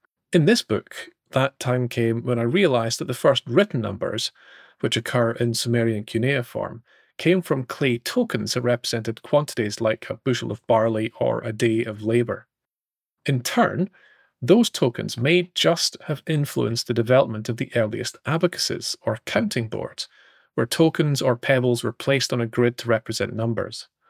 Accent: Scotland, United Kingdom; and I'm a writer from Scotland.

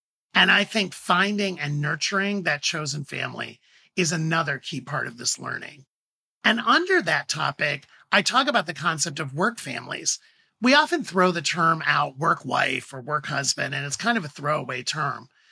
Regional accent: Midwest, United States; I was raised in the Midwest by a very classic blue-collar Midwestern family. My dad was a fireman.

